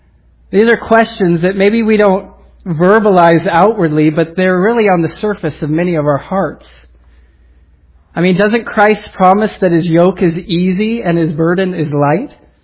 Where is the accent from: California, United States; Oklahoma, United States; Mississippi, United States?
California, United States; Cottonwood; now in Vallejo, United States; as a kid growing up in Cottonwood, I never thought I would live in the Bay Area.